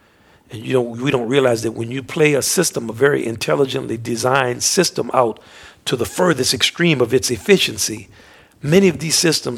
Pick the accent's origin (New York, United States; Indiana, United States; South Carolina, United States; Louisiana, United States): Louisiana, United States; New Orleans; I'm from New Orleans.